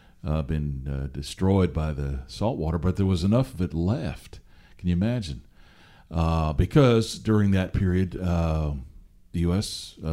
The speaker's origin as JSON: {"language": "English", "town": "Seattle", "region": "Washington", "country": "United States", "tie": "born or raised there", "said": "So growing up in Seattle, I remember him taking me as a kid down to the coast there, Washington State, right?"}